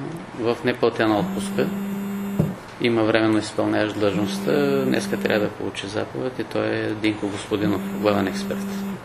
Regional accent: Northern Bulgaria, Bulgaria; now in Haskovo, Bulgaria; На 40 години съм приблизително. Женен съм с две деца, живея в Хасково. Израснал съм в Северна България. Средното образование съм завършил в Севлеево, в техникум по строителство.

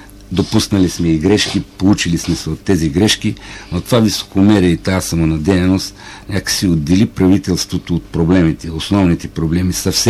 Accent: Plovdiv, Plovdiv Province, Bulgaria; аз съм пловдивчанин, роден съм в този град, общувам с много хора

